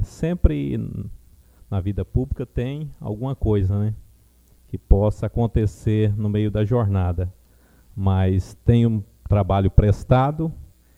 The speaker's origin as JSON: {"language": "Portuguese", "town": "Campo Novo", "country": "Brazil", "said": "Porque nós somos de Campo Novo e queremos o melhor para o nosso município."}